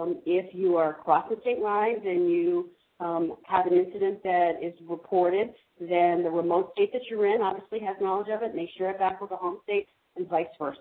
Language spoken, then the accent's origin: English; New Hampshire, United States; or my license to drive a car, was going to be the state of New Hampshire, because that's my home state.